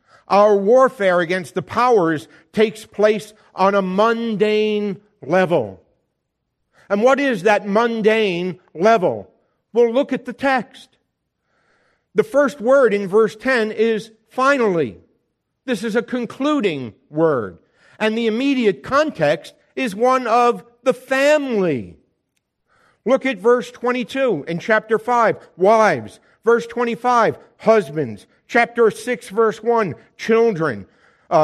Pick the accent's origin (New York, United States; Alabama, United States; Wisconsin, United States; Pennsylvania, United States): New York, United States; My home state, New York, I'm not so sure about New Jersey, but in New York, is one of the most pro-abortion law states in the country.